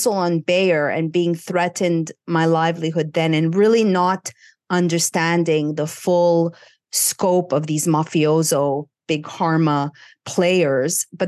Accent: Canada; as a Canadian

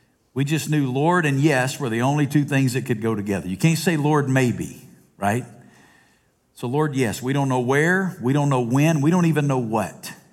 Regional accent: Alabama, United States; Because I'm originally from Alabama. When you're from Alabama, it's like being from South Carolina.

